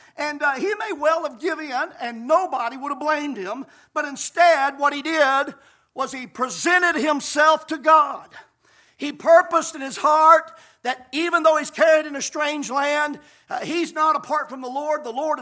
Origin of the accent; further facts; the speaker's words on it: the South, United States; that we grew up here in the South hearing about